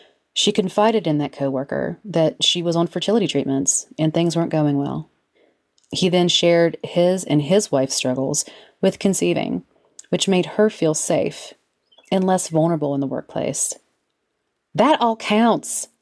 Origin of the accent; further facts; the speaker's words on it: Beckley, West Virginia, United States; I grew up in Beckley, West Virginia, home to the Woodrow Wilson Flying Eagles